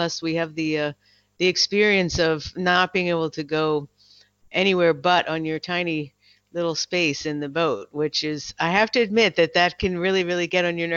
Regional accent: United States; now in Berlin, Germany; I'm an American living in Berlin. As of February sometime, I got my German citizenship too, so I'm a dual citizen.

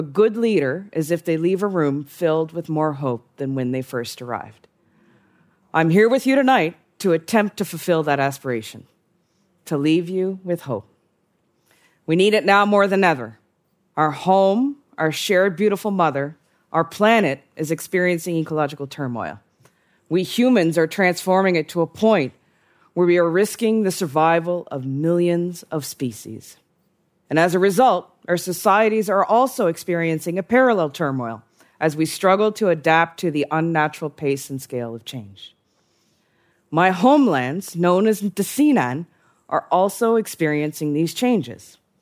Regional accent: Mashteuiatsh, Quebec, Canada; I'm from the Innu community of Mistouyats, located in Pequagami, or Lac Saint-Jean, in the heart of what is now known as Quebec.

